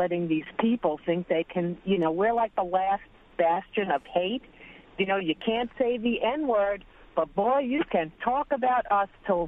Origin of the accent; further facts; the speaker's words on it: New York City, New York, United States; I grew up in New York City, so for me, I think my expectations were higher.